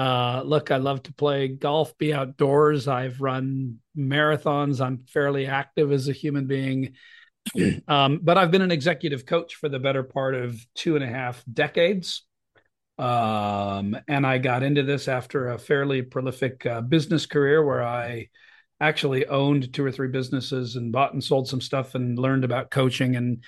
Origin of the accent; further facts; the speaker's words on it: United States; I obviously, to your listeners, they're going to know that I'm from the States. I live in this great state of Oregon